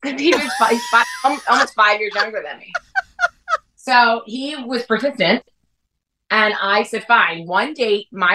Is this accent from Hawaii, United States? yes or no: no; Philadelphia, Pennsylvania, United States; Because I'm from Philly, right? I'm Northeast. I'm very like blunt